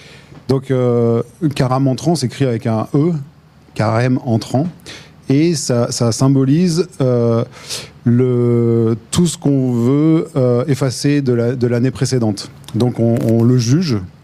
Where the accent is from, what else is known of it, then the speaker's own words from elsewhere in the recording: Aurillac, Auvergne-Rhône-Alpes, France; also born or lived in Chalon; Moi j'ai grandi à Aurillac, à Chalon, je connais ça depuis ma plus tendre enfance.